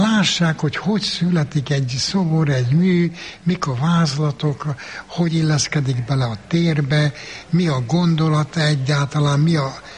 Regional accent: Székely Land, Romania; Én székely vagyok, a legkeletibb magyar törzs egyik törzsökös tabja, amióta apám, anyám visszaemlékszik, és magam is, mind ott dőttünk fel, és odavalók vagyunk.

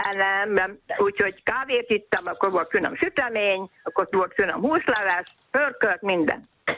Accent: Tiszaszöllős, Jász-Nagykun-Szolnok, Hungary; born there; Mert születtem, drága, és 51-be

